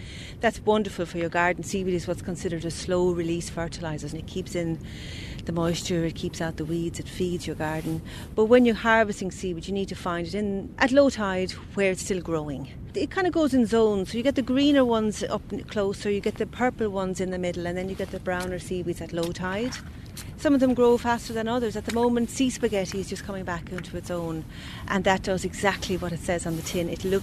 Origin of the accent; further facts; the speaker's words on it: Munster, Ireland; We grew up in Tipperary.